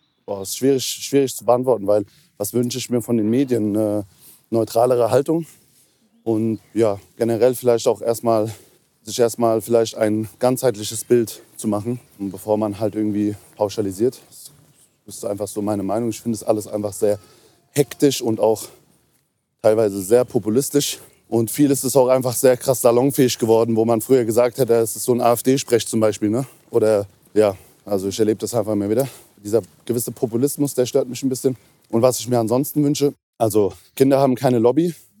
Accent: Hesse, Germany; now in Berlin, Germany; Ich komme ursprünglich aus Hessen. In Berlin wohne ich seit Ende 2017

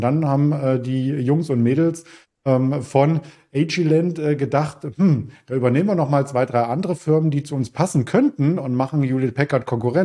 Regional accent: East Germany, Germany; Als Ossi war ich nur am FKK bisher.

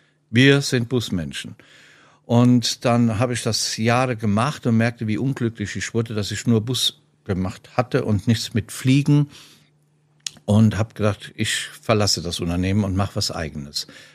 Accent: Rhineland-Palatinate, Germany; Ich komme ja aus dem Westerwald zwar, aber durch langjährige Tätigkeiten oder Jahrzehnte, mein Unternehmen war ja in Rengsdorf und Radio mache ich ja seit ewigen Zeiten, seit 37 Jahren, das ist ja Koblenz. Daher kenne ich natürlich die ganze Eifelregion

